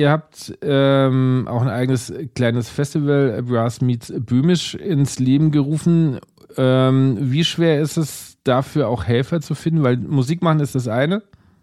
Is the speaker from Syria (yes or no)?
no; Bavaria, Germany; born there; now in Rhineland-Palatinate, Germany; also ich bin ja gebürtiger Bayer, ich wohne jetzt seit 5 Jahren in Rheinland-Pfalz.